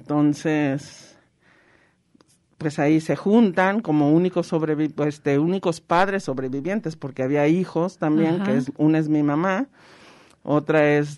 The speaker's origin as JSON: {"language": "Spanish", "country": "Mexico", "tie": "born there", "said": "mis abuelos nacieron en Polonia, se fueron a Francia, mi mamá nació en Francia, se vinieron a México. Yo nací en México."}